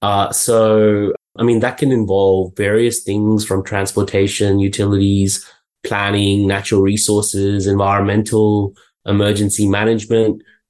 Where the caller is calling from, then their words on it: Sydney, New South Wales, Australia; I'm in Sydney.